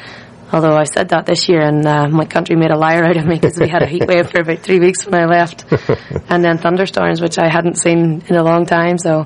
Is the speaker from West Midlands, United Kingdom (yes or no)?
no; Northern Ireland, United Kingdom; now in Canada; from County Antrim in Northern Ireland.